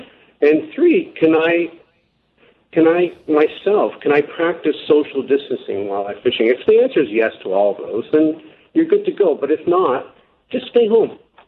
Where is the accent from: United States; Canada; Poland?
Canada; Bracebridge, Ontario; We're from Bracebridge, and he still lives there.